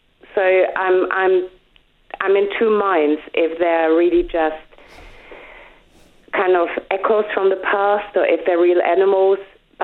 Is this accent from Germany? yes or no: yes; Germany; English is a second language; I've got a Danish dad and a German mom, and I grew up in Germany.